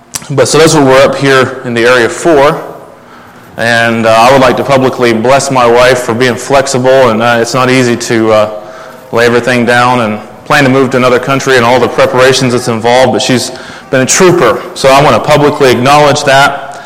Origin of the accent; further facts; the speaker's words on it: Kentucky, United States; As was mentioned … I'm from Kentucky, and as I listened to the youth share, I realized that, I thought I had come north